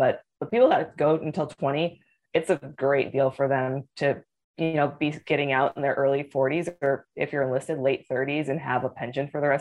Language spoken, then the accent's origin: English; Midwest, United States; I wanted to travel all over the world